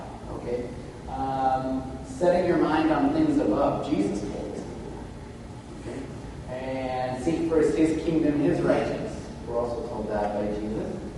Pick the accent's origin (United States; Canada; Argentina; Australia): Australia; well, I'm Australian, which I am, but I'm Australian.